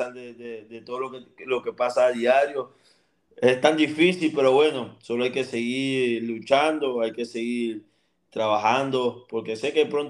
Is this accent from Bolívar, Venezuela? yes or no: no; Maracaibo, Zulia, Venezuela; born there; seguro porque ya me acostumbré o nací en Maracaibo, pero yo no comparo a Maracaibo con otra ciudad.